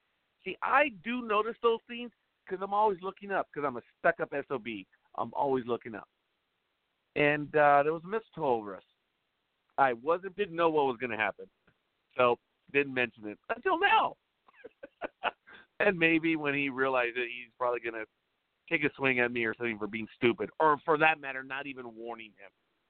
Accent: California, United States; Well, I'm from Southern California, and I don't know what the hell a Yule log is.

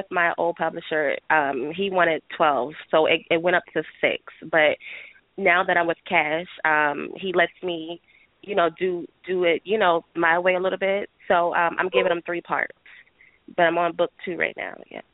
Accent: Bristol, New Jersey, United States; I'm from Bristol, a small town called Bristol, New Jersey.

